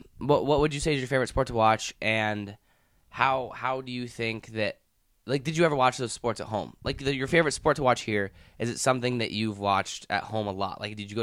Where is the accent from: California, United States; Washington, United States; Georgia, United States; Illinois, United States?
Washington, United States; I'm from Washington, you know, grew up super close to Seattle